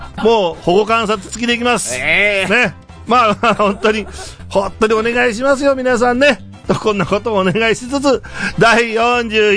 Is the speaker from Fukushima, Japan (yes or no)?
no; Mizunami, Gifu, Japan; 我が母校のですね、岐阜県立水波、岐阜県水波市立かまど、自分の出身高校間違えてる。岐阜県水波市立かまど小中学校のね、